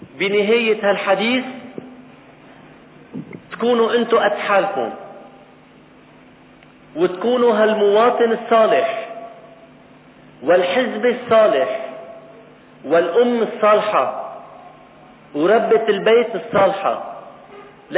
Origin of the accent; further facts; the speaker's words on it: Lebanon; مطلوب منا كمواطنين وكرأي عام، مطلوب منا كلبنانيين